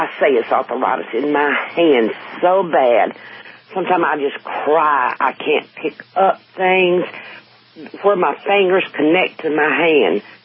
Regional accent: Chester, South Carolina, United States; from Chester, South Carolina.

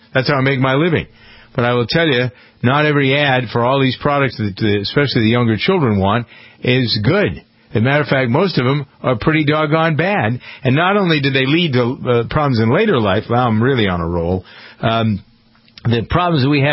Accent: Framingham, Massachusetts, United States; And that's the study in my hometown of Framingham.

